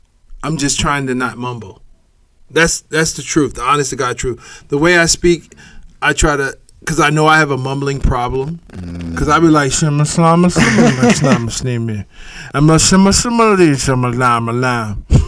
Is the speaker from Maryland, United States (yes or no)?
no; Erie, Pennsylvania, United States; Because I'm from Erie and I say jobs, and we get jobs from up top.